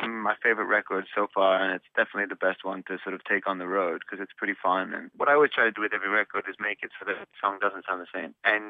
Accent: Switzerland; also born or lived in London; I'm born in London, but I grew up in Switzerland. I spent a lot of time sort of living, traveling through Italy growing up because we always had family there. And then spent a lot of time in America.

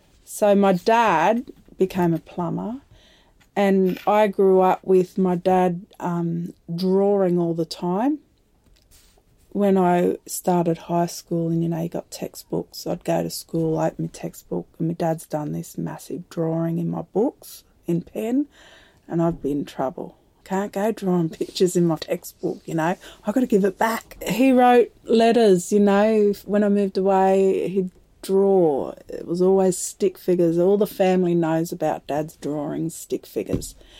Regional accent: Sydney, New South Wales, Australia; I was born in Sydney, Crown Street Women's Hospital

